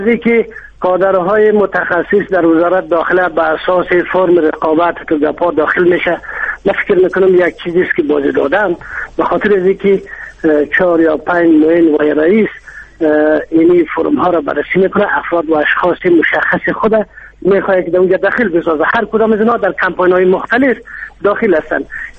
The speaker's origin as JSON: {"language": "Persian", "region": "Bamyan", "country": "Afghanistan", "said": "شما ببینید من از بامیان هستم،"}